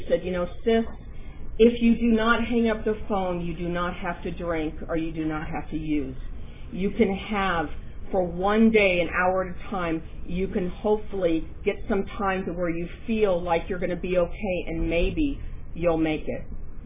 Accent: Darby, United States; now in Redlands, United States; I grew up in Darby, at Darby, and then I left. I went out to the Inland Empire. I'm now in Redlands.

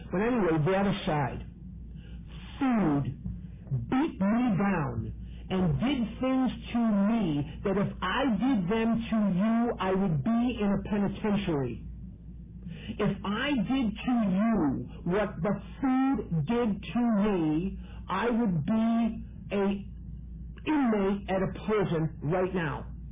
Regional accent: Chicago, Illinois, United States; I'm born and raised in Chicago

